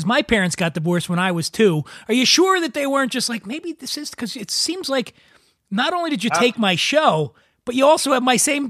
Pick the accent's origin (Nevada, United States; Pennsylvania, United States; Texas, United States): Pennsylvania, United States; Philadelphia; I grew up in Northeast Philadelphia. It's very, very similar to where you, so everybody where I grew up was Italian and Irish.